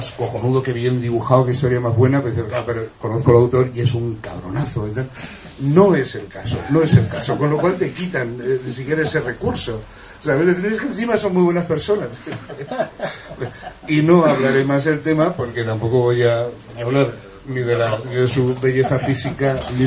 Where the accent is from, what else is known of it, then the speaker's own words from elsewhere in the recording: Valencian Community, Spain; no, yo soy valenciano como ellos